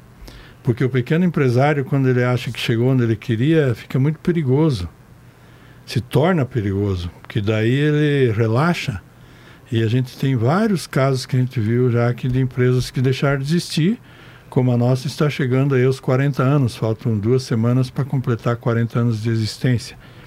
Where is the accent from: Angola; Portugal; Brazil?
Brazil; Marechal Cândido Rondon, Paraná; also born or lived in Rio Grande do Sul; Ah, cara, eu sou rondonense nato, né? Eu nasci no Rio Grande do Sul, mas eu sou rondonense.